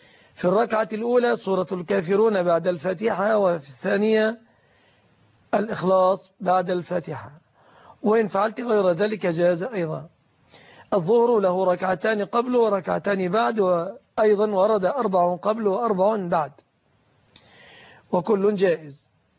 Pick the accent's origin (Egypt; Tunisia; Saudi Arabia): Egypt